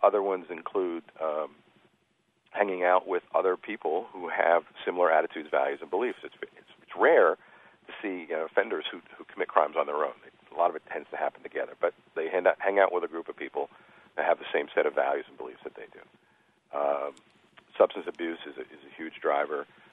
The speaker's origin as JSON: {"language": "English", "region": "New Jersey", "country": "United States", "said": "From my home state of New Jersey, we produced something called Scared Straight"}